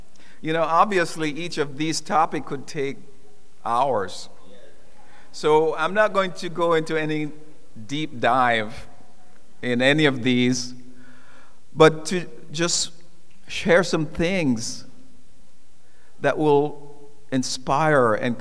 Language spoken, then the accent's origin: English; Jamaica; after he met me and knew that I'm from Jamaica, he was able to relax